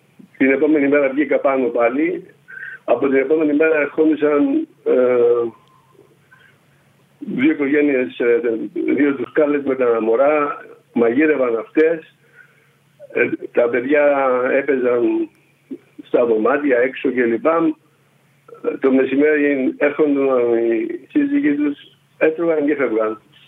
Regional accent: Nicosia, Nicosia District, Cyprus; με ρώταγαν τι είσαι στρατιώτης, από πού είσαι, από Λευκοσία

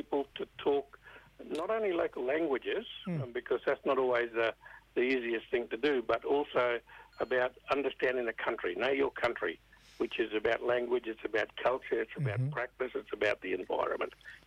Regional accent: Darwin, Northern Territory, Australia; now in Canberra, Australia; I'm from Darwin, just outside. My mum's Kungarakan and my father is Iwija. And, but I live down in Canberra now on Ngunnawal country. But I work all over Australia.

